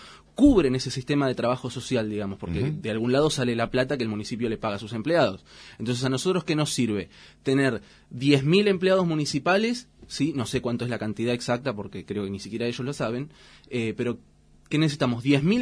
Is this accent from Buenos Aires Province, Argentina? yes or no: yes; Quilmes, Buenos Aires Province, Argentina; mira, yo soy de Quilmes.